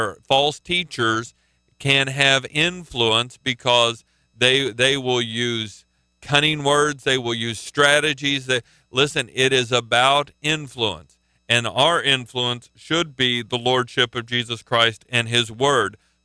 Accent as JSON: {"language": "English", "region": "Oklahoma", "country": "United States", "said": "I'm from Oklahoma, and last weekend there were a bunch of people gathered for the homecoming parade at Oklahoma State University"}